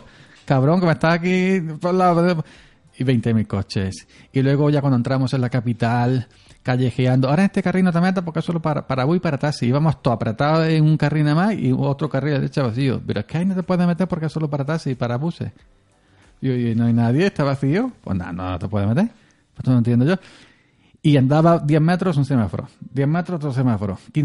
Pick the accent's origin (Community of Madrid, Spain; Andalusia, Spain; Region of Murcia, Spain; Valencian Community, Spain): Andalusia, Spain; Málaga; also born or lived in Granada / Córdoba; Pero de pequeño me fui a Málaga. Y luego a Córdoba. Y luego a Málaga otra vez. Y luego acuerdo otra vez. Entonces no tengo acento granadino, porque me fui con 8 o 9 añitos de Granada.